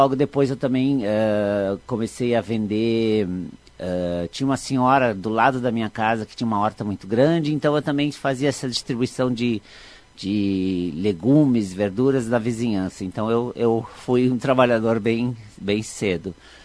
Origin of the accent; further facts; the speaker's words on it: Erechim, Rio Grande do Sul, Brazil; also born or lived in Tapejara; A gente saiu de Erechim, a família saiu de Erechim quando eu estava na segunda série.